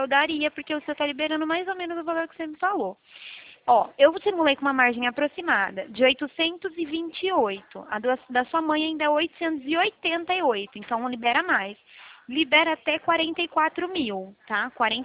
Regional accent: Araras, São Paulo, Brazil; eu falo da cidade de Araras.

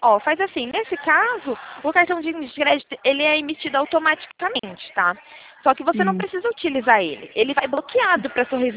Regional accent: Limeira, São Paulo, Brazil; Eu sou de interior de São Paulo, tá? De Limeira

